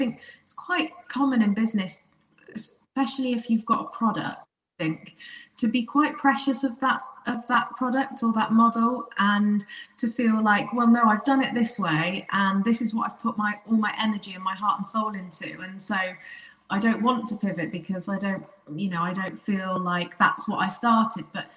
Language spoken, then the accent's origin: English; Aberystwyth, Wales, United Kingdom; So we opened Aberystwyth first. That's my hometown.